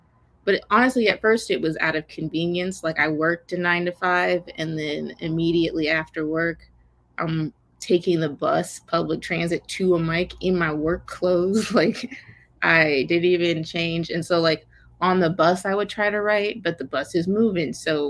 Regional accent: Portland, Oregon, United States; I'm from Portland and a lot of other comics are not from here. So I have family and I have friends who don't do this shit at all.

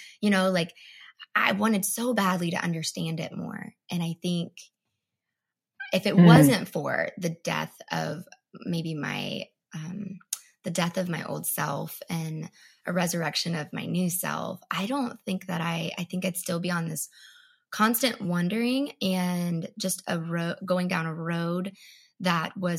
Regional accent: Georgia, United States; I live in Georgia. I live in South Georgia. I grew up in North Georgia, country girl.

